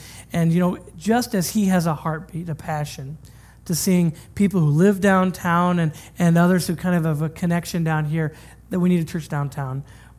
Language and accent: English; Washington, United States; now in Ohio, United States; I grew up in Washington State and went out to college in Pennsylvania and then went to grad school in Michigan and then ended up here in Ohio at Friends Church.